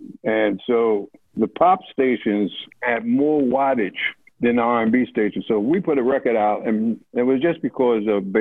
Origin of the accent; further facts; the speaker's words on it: Philadelphia, Pennsylvania, United States; You know, I was born and raised there in South Philly, and it feels good.